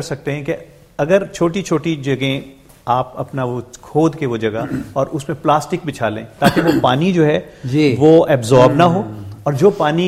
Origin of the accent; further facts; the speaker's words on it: Punjab, Pakistan; اچھا میں چونکہ پنجاب سے ہوں تو پنجاب کا مجھے زیادہ تجربہ ہے